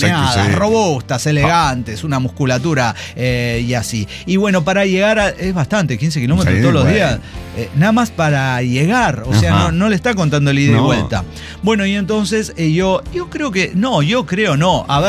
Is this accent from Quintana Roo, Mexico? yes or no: yes; Cancún, Quintana Roo, Mexico; soy de Cancún, Quintana Roo